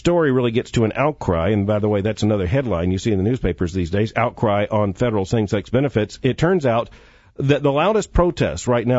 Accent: Florida, United States; I grew up down in South Florida where you could see these massive squall lines coming in from the ocean.

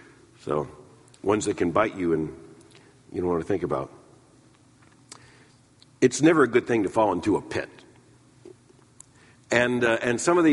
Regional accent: Florida, United States; I grew up in Central Florida surrounded by phosphate mines. As a matter of fact, Polk County, Florida, the county in which I was born at one point

